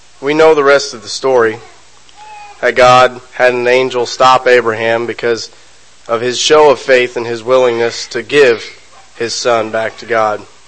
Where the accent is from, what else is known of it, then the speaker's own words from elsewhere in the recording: United States; I am an American and we are notorious for pronouncing things wrong.